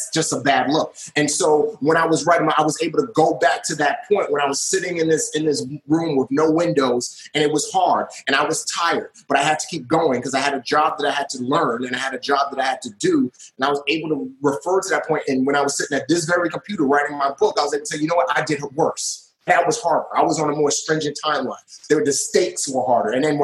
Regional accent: New York City, New York, United States; You know, growing up in the Bronx is a very, very hard environment to live in.

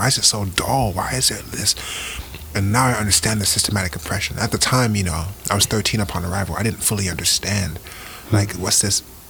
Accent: London, United Kingdom; my experience growing up in London, it was amazing.

